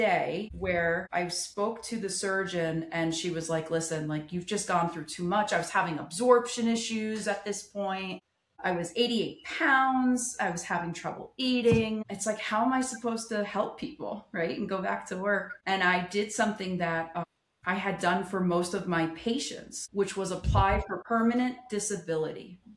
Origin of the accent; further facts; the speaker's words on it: New Jersey, United States; I'm actually from Northern New Jersey. I grew up in Northern New Jersey, was married in Northern New Jersey. I went to college in Northern New Jersey.